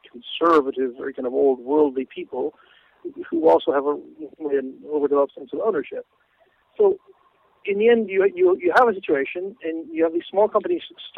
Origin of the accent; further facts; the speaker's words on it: Canada; moved away as an adult; When this group started, I spoke of David and Goliath in terms that I understood them growing up in Canada.